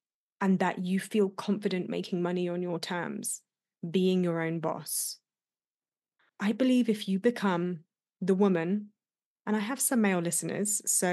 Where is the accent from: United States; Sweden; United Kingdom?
United Kingdom; England; if you can tell from my accent, I'm British